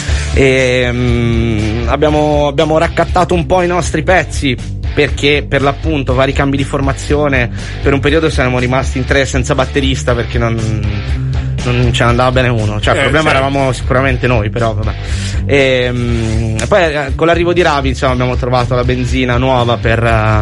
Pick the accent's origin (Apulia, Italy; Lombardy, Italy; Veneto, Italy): Lombardy, Italy; Milan; ma io sono di Milano